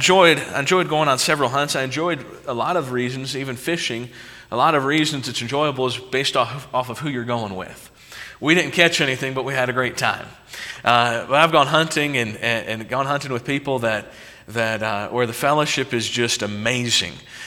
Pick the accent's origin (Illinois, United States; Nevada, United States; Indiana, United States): Indiana, United States; There's some things about growing up in Indiana. First thing is, it's pretty flat.